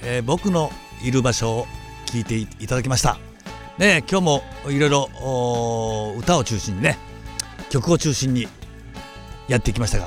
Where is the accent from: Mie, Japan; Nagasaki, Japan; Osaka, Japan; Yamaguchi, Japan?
Yamaguchi, Japan; 俺のふるさと山口に行ってきたとかさ